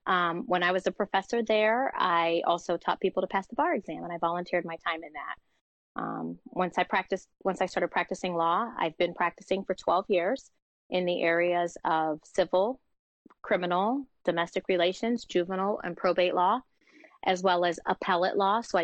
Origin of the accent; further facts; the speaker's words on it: Stow, Ohio, United States; So I grew up in Stowe. I was born in Akron, grew up in Stowe.